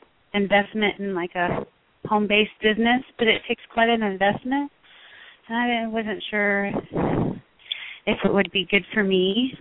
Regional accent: Delta, Utah, United States; I'm from Delta, Utah.

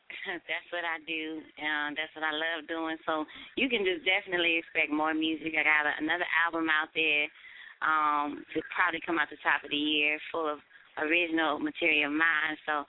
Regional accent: Los Angeles, California, United States; I'm from South Central LA. How about that? That's south.

